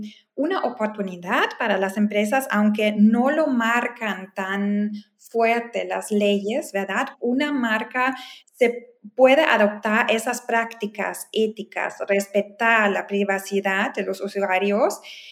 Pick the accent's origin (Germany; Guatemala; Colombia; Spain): Germany; Spanish is a second language; Por ejemplo, en mi país, Alemania, ahí hay mucha preocupación de parte de los consumidores por el tema de la privacidad